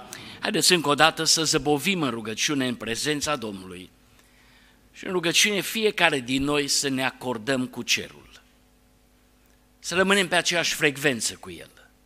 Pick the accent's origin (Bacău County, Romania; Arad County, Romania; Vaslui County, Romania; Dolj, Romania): Arad County, Romania; Arad; Am copilărit în Pârneava, pe strada Oituz